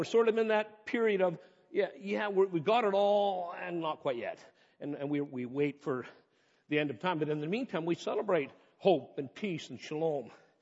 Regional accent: Ladner, British Columbia, Canada; I grew up in Ladner and grew up with George's parents and grandparents.

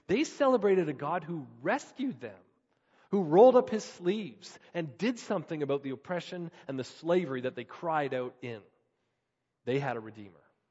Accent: Canada; We're Canadian people. We don't talk this way.

